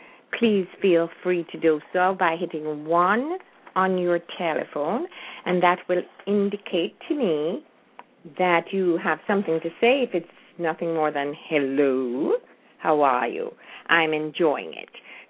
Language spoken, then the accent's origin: English; Jamaica; because during my time of growing up in Jamaica